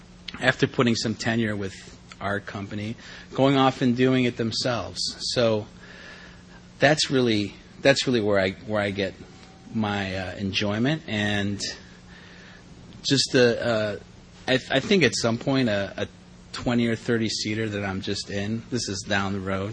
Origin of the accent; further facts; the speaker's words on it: Chicago, Illinois, United States; moved away as an adult; I was born and raised in Chicago and spent the first 22 years of my life there, had many friends and family there.